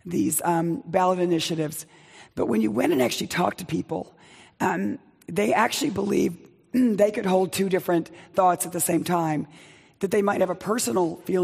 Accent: Texas, United States; you know, I come from Texas, and a big part of my passion is making sure we get health care in the South.

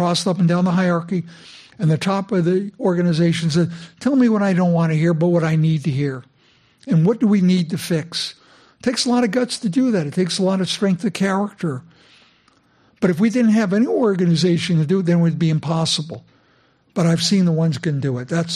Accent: San Francisco, California, United States; I was born and raised in San Francisco, grew up in a chronically poor family.

